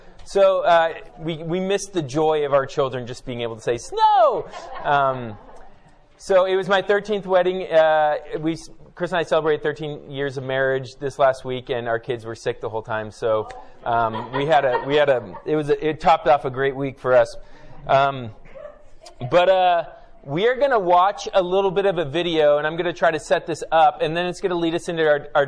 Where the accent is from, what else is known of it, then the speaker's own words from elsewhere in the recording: Baden-Württemberg, Germany; I grew up in Germany, and in Germany on Sundays, in this little farming town, there's maybe five, it's in Condern, Germany, about 20 minutes from Basel, Switzerland, about 20 minutes from France.